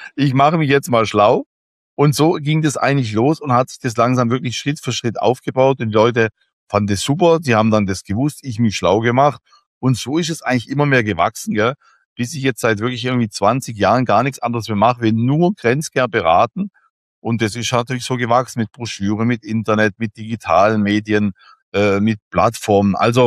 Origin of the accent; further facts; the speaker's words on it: Villingen-Schwenningen, Baden-Württemberg, Germany; damals in Villingen-Schwenning, wo ich aufgewachsen bin.